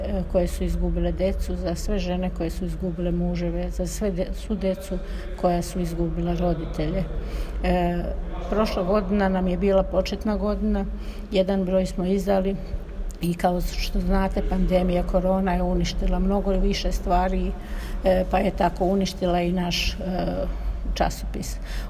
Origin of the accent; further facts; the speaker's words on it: Petrinja, Sisak-Moslavina County, Croatia; moved away; Ja sam došla iz Petrinje u Oluji 95. godine.